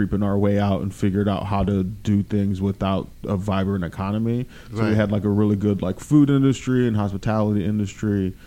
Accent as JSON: {"language": "English", "town": "Lorain", "region": "Ohio", "country": "United States", "tie": "born or raised there", "said": "I actually grew up a half hour west of Cleveland in the city's called Lorain, and it's a steel and auto city."}